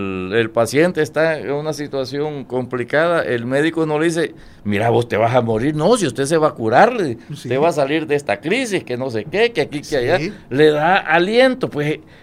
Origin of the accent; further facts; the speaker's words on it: El Salvador; pero soy salvadoreño